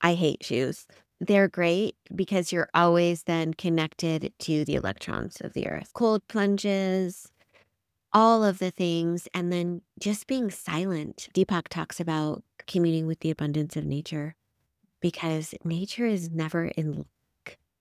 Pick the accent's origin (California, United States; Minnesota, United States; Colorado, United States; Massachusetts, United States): Colorado, United States; I grew up in Colorado.